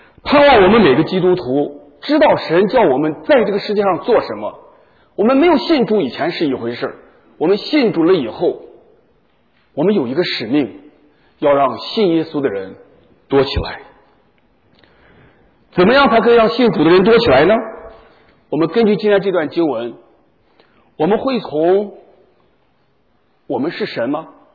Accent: China; 我们中国人真的很可怜。

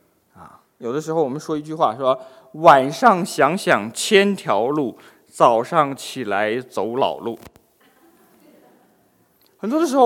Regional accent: China; 我们中国人真是有智慧的民族哈。

